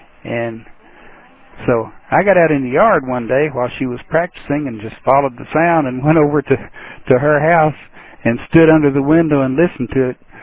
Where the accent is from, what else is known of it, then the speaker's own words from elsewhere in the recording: Athens, Tennessee, United States; Yes, I was born in Athens, Tennessee, and that's where I've lived for the majority of my life.